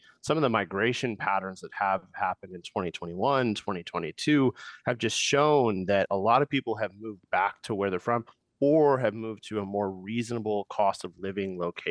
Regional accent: Wisconsin, United States; I'm from these places. I'm from Wisconsin. I'm from the places that have been overlooked for a long time.

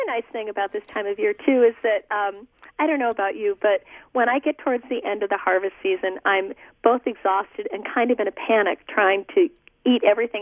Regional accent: New Jersey, United States; I grew up in New Jersey, actually, and I lived there and covered the zoning board for the Princeton Packet

